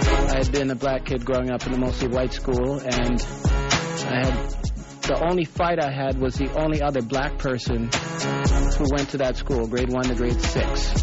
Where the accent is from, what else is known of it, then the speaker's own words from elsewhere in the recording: Canada; Some of the images that I saw when I learned some things about my history as a child growing up in Canada.